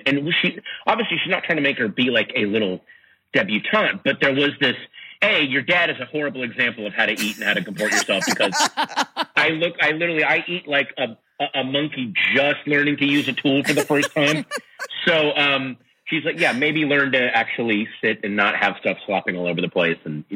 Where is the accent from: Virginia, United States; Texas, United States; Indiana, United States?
Virginia, United States; Sterling; I grew up in Sterling, Virginia. I read up on Sterling, Virginia.